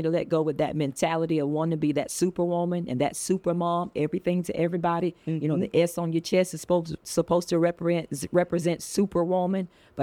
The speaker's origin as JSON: {"language": "English", "town": "Albany", "region": "Georgia", "country": "United States", "tie": "born or raised there", "said": "I'm a girl raised in the South, so I call myself a grits woman, born and raised in Albany, Georgia."}